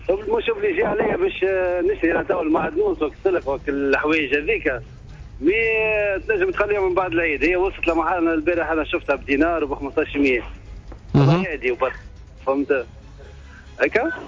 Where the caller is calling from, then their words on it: Sousse, Sousse Governorate, Tunisia